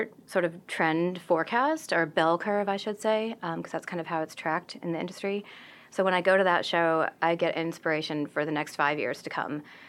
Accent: East Coast, United States; also born or lived in New York / Dallas; growing up on the East Coast, living in New York for 12 years, then living in Dallas for 6 and coming here

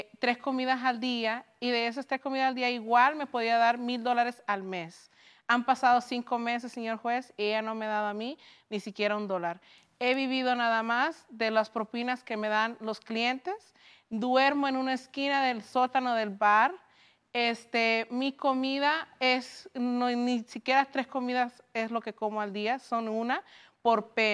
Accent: Dominican Republic; moved away as an adult; Yo vine de República Dominicana hace 5 meses.

